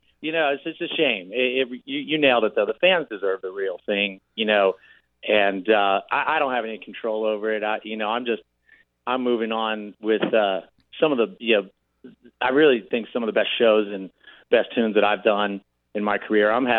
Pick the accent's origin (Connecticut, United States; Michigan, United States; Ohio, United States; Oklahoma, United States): Connecticut, United States; Richfield; He popped into my hometown, Richfield, Connecticut, two nights ago and played at the Richfield Playhouse, a great venue there.